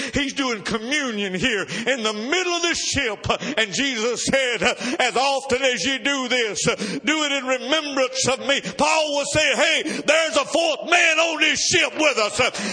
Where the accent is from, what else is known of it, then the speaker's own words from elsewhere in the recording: Georgia, United States; born there; I was born in Georgia